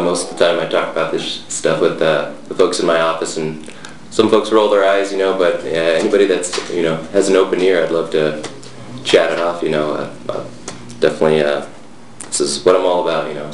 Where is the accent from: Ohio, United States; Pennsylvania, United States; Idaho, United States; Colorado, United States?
Idaho, United States; Boise; I'm from Boise, Idaho. I grew up there.